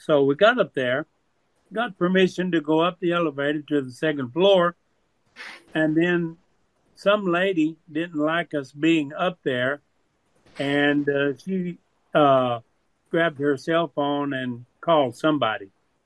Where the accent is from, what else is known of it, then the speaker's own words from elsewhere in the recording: Tennessee, United States; born there; also born or lived in Texas; I'm an American citizen. I was born in the state of Tennessee. I've lived in the state of Texas since 1969.